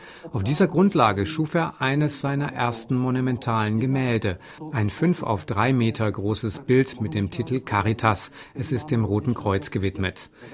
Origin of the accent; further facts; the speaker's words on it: East Germany, Germany; als Ostdeutscher das deutsch-tschechische Verhältnis